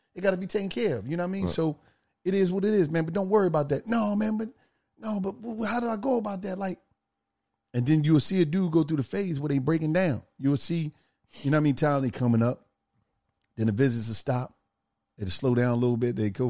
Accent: Philadelphia, Pennsylvania, United States; I'm from Philly.

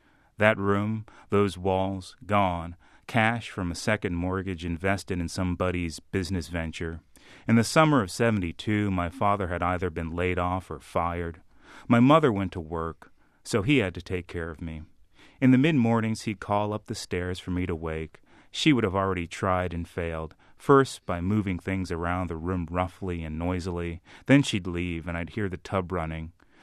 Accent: Boston, Massachusetts, United States; As an example, I was driving into Boston. I'm from Boston with my

